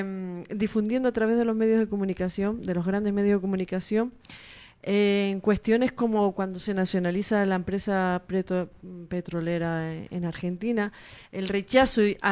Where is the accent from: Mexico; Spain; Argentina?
Spain; yo también soy española